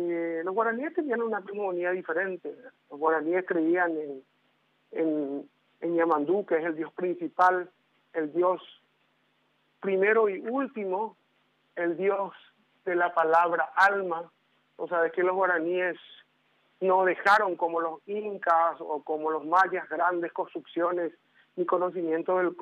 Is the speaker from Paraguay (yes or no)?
yes; Paraguay; que tenía que ver un poco con lo que somos nosotros los paraguayos. Y ahí sí que fundamentalmente tiene que ver el idioma guaraní, porque es el idioma que nosotros hablamos, es el idioma en que nosotros sentimos, es la forma en que vemos la vida.